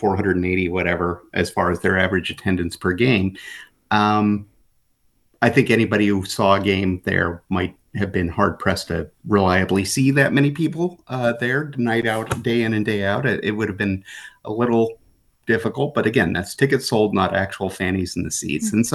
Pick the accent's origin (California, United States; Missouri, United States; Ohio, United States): California, United States; And growing up outside of Sacramento, the A's were my first baseball love.